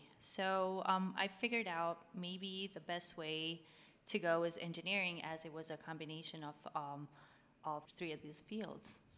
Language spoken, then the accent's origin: English; Kosovo; now in United States; I'm from Kosovo. It's a small country in Southeastern Europe. It's right by Albania. By Serbia, or you could just say north of Greece.